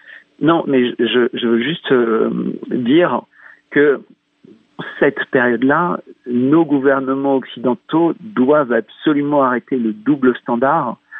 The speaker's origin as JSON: {"language": "French", "country": "France", "said": "Juste pour moi, je suis français."}